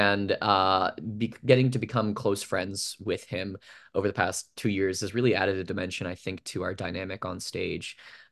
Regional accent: Fairfax, Virginia, United States; This is essentially a hometown show for me. I grew up in Fairfax

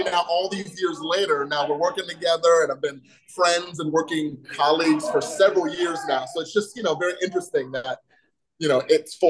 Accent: Maryland, United States; also born or lived in Salisbury; So I was born and raised in Salisbury, Maryland, but then I moved up to the Rockville, Gaithersburg, Germantown area when I was about 5. So I've been in the area for a long time.

